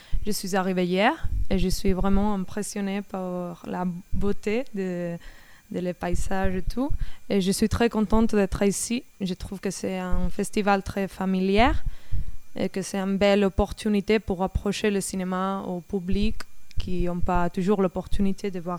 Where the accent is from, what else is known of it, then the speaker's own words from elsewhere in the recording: Spain; now in France; je suis espagnole, alors j'ai beaucoup travaillé en Espagne.